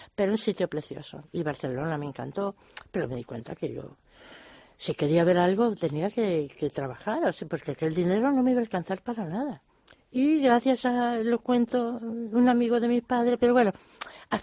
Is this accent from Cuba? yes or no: yes; Cuba; also born or lived in United States; aunque viniera de española, era exiliada cubana.